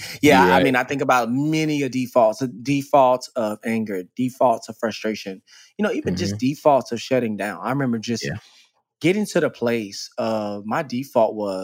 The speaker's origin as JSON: {"language": "English", "town": "Dallas", "region": "Texas", "country": "United States", "tie": "born or raised there", "said": "I grew up in Dallas, Texas."}